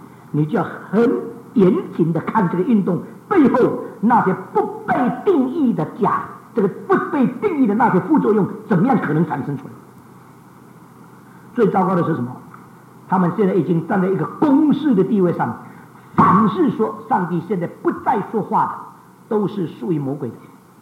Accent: China; 我们中国人已经很习惯了

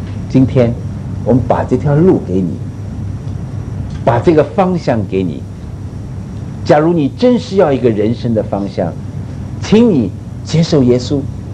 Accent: China; 我们中国人一句话说什么？金窝银窝不如家里的狗窝

